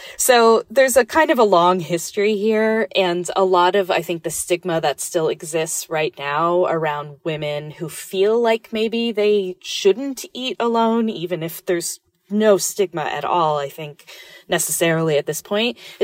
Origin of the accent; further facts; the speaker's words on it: New York, United States; and I'm speaking now as a New Yorker